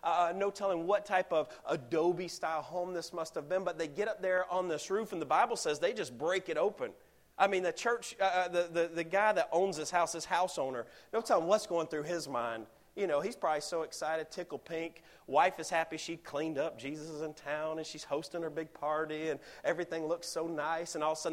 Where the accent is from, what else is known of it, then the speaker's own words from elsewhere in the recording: Alabama, United States; Now, I'm from Alabama, and this is what we would call redneck ingenuity right here.